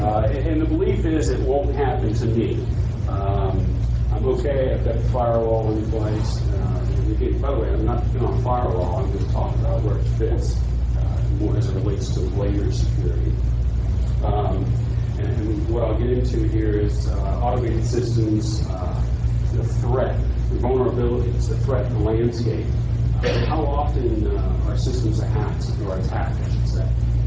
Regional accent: Florida, United States; by the way, I'm from Florida. was born and raised there.

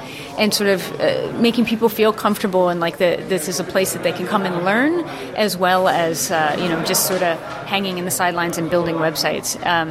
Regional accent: United States; now in Denmark; I'm an American, but I live in Denmark.

